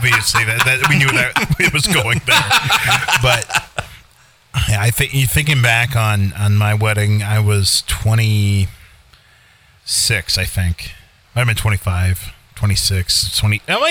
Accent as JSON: {"language": "English", "town": "Minneapolis", "region": "Minnesota", "country": "United States", "tie": "born or raised there", "said": "growing up in Minneapolis"}